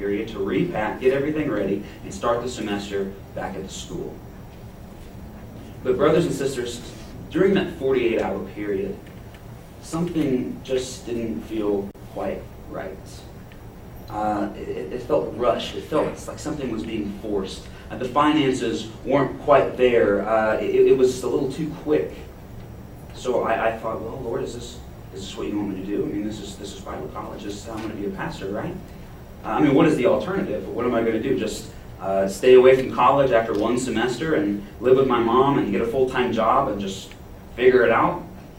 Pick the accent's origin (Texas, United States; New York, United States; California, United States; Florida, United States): Texas, United States; Beaumont; I wasn't always in Dallas. As I told you a moment ago, I'm from Beaumont, Texas.